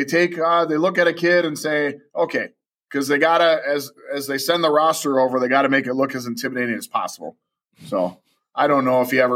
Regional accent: Wrightstown, Wisconsin, United States; I have a Coleman bias because I'm up from that neck of the woods, growing up in Wrightstown.

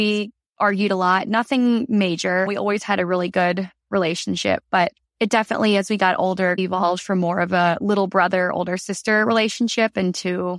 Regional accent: Chicago, Illinois, United States; I am from the Chicago area, working in advertising sales.

